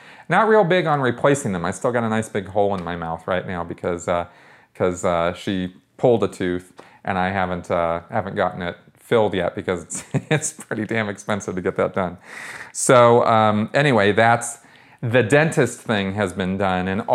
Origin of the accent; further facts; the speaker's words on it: Pasadena, California, United States; I grew up in Pasadena. Love Pasadena. Pasadena is sort of its own little world, and I like it there. It's kind of not Los Angeles.